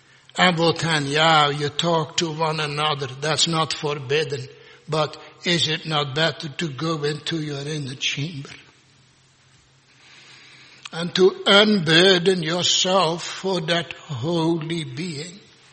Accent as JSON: {"language": "English", "region": "Zeeland", "country": "Netherlands", "tie": "born or raised there", "said": "I grew up with Dating in Zeeland."}